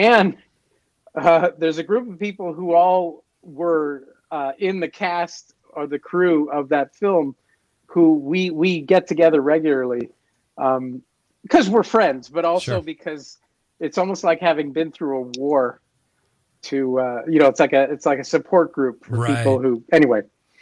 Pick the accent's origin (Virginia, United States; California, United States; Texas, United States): California, United States; Berkeley; I grew up in Berkeley.